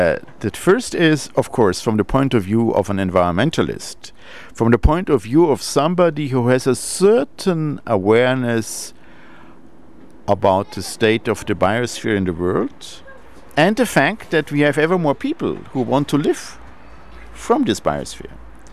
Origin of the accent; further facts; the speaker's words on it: Germany; Like I would say, I'm a German or what, or, you know.